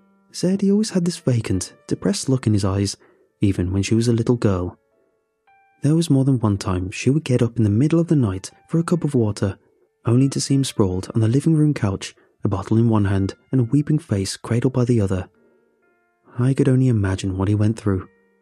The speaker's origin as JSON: {"language": "English", "country": "United States", "tie": "born or raised there", "said": "Not only was he an ocean away, living in his home country while I grew up in America"}